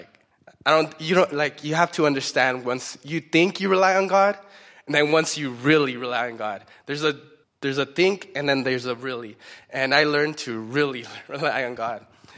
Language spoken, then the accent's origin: English; Mexico; I'm not a U.S. citizen. I'm from Mexico. I was born in Mexico, and at the time it was silly because my mom and dad were actually living in the United States at the time